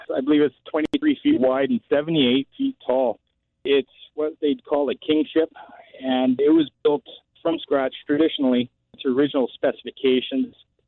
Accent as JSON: {"language": "English", "region": "British Columbia", "country": "Canada", "tie": "born or raised there", "also_born_or_lived": "Sooke", "said": "Born and raised on Vancouver Island, up island towards Smith area. And then I've lived up Souk for many years since then, so long time zoner."}